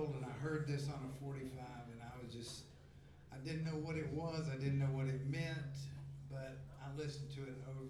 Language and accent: English; Tennessee, United States; even though we're from Tennessee, our aunts went through a hippie phase for a little while. Even that can happen in Tennessee.